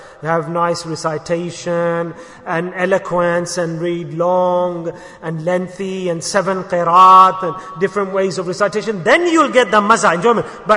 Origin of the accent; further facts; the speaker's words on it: Ahmedabad, Gujarat, India; moved away as an adult; Yes, where did you come from? I came from Ahmedabad, Dakhan.